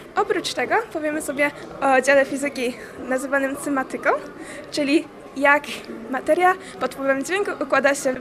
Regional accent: Szczecinek, West Pomeranian Voivodeship, Poland; ze Szczecinka. Interesuję się neurobiologią

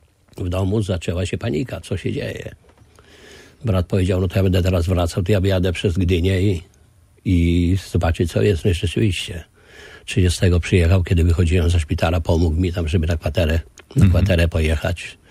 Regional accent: Kuyavian-Pomeranian Voivodeship, Poland; born there; a ja jestem z urodzenia Kujawiakiem.

